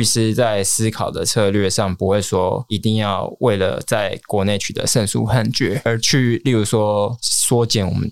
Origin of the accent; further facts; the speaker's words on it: Taiwan; 我们在台湾这个民主国家长大